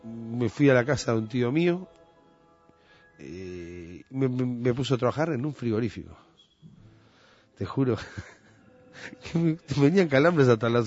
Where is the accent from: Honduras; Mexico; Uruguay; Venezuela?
Uruguay; yo vengo 2 o 3 veces al año acá, hasta Uruguay. Y este espectáculo es una manera de mostrarle a mi pueblo, a mi gente, al Uruguay, a todos, que a pesar de tantos años no perdimos ni las raíces ni la identidad.